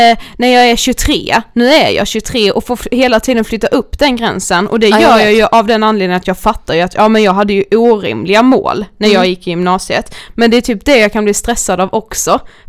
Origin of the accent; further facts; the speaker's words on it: Karlshamn, Blekinge, Sweden; men många jag känner hemma i Karlshamn, de kanske har satsat på något helt annat.